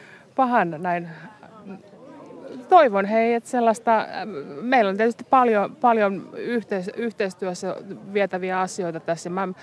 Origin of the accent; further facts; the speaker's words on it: Turku, Southwest Finland, Finland; mä olen alun perin turkulainen